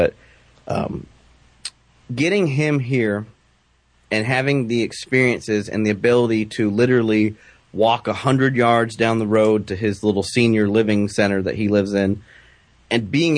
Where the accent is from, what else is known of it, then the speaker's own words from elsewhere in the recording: the South, United States; I was raised in the South.